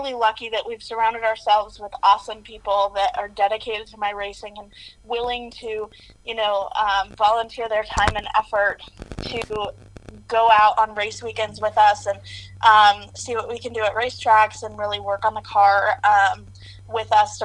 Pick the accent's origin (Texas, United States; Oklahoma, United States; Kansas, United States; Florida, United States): Kansas, United States; DeSoto; I'm originally from DeSoto, Kansas. I go to school in Indiana.